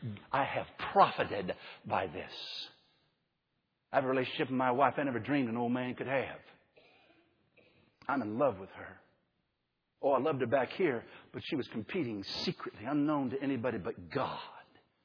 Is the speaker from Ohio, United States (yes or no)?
no; Michigan, United States; born there; I was born in Michigan because my dad married my mom.